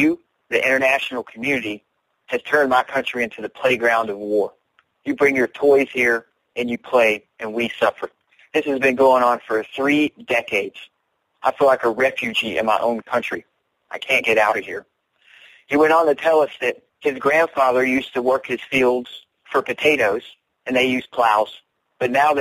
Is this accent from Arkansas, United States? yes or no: yes; Arkansas, United States; I'm a hillbilly from Arkansas, okay